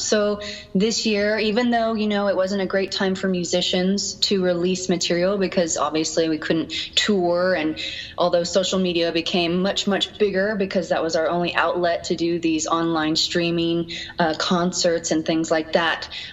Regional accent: Reno, Nevada, United States; now in Los Angeles, United States; So I'm very thankful that I grew up in Reno. There was a lot to do. But it was also the safest place compared to where I live now, which is Los Angeles.

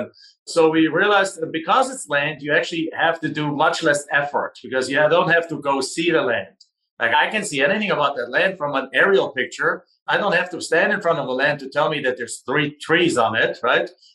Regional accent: Germany; accent: German; English is a second language; moved away as an adult; now in United States; I'm originally from Germany. So you can tell from my accent, I sound like Arnold, don't look like him. But I got here in 1997 to the US

